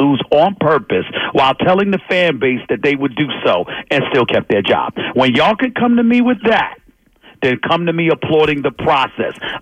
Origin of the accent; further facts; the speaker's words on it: New York City, New York, United States; I am a New Yorker who considers Philadelphia my second home.